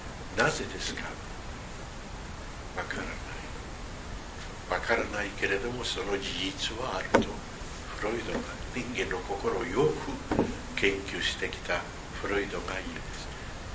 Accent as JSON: {"language": "Japanese", "country": "Spain", "second_language": "Japanese", "lives_now": "Japan", "said": "例えば私は今ここで日本語のような言葉で話してますね。私スペイン人ですね。"}